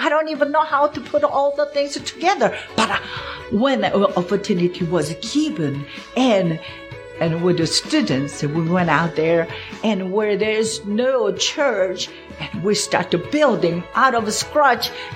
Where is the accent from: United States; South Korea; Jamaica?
South Korea; I was born and raised in South Korea, a very strong Buddhist belief in our family.